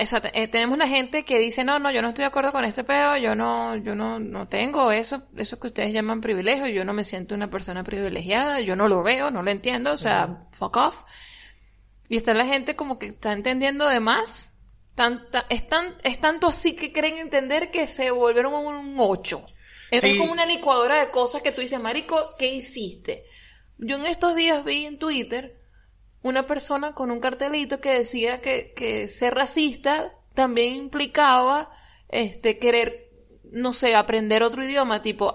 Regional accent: La Plata, Buenos Aires Province, Argentina; Yo soy la persona de La Plata en esta casa.

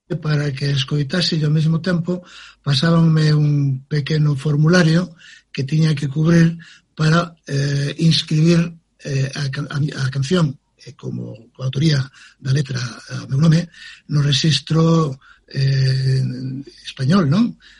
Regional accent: Galicia, Spain; first language Galician; son un neno galego parlante, son un producto da aldea, non? Os meus pais falaban o galego, falaron sempre, nunca me falaron castelán, por lo tanto, digamos que son galego falante

